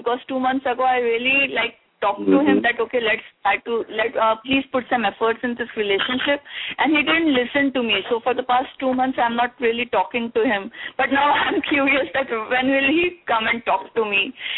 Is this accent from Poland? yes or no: no; India; now in New York, United States; Yeah, actually, I'm from India. I'm currently in New York